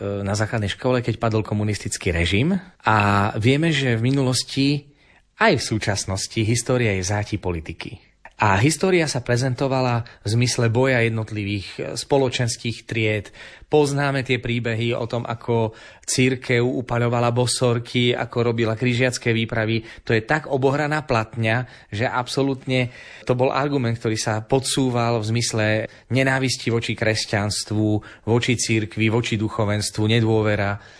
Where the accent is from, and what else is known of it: Spišské Podhradie, Prešov Region, Slovakia